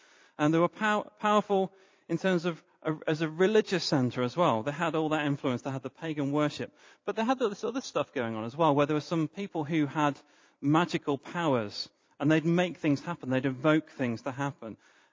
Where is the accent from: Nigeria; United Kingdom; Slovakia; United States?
United Kingdom; Because actually it's very un-British. We start thinking, oh, this sounds a little bit like prosperity gospel, and we're a bit uncomfortable with this as British people.